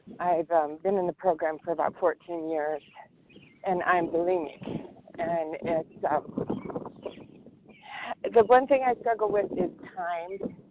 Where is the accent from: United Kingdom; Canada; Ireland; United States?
United States; Chicago, Illinois; I'm from Chicago.